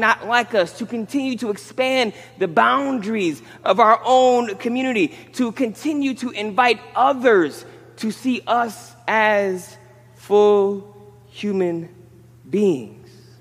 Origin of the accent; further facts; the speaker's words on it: Michigan, United States; Now, I am from the Midwest. I am from semi-rural Michigan. I will tell you that this happening in the 90s was a big deal.